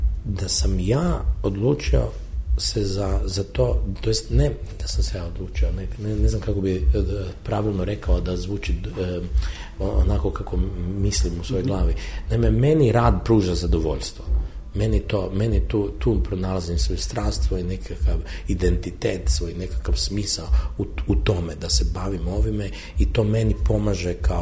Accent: Zagreb, City of Zagreb, Croatia; taj Dubrovački je meni strani, ja sam purger, ja sam iz Zagreba

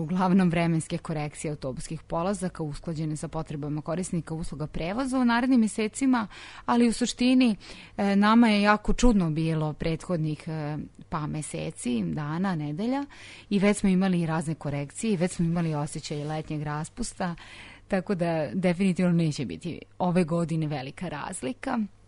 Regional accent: Novi Sad, Vojvodina, Serbia; Turistima koji nameravaju da dođu kod nas u Novi Sad tokom leta

